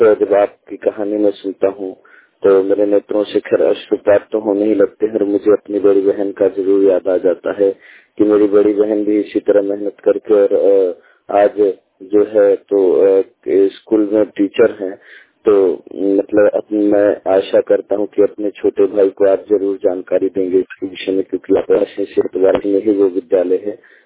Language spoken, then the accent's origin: Hindi; Nagpur, Maharashtra, India; और मैं नागपुर जिला से बिलोंग करता हूँ, महाराष्ट्र।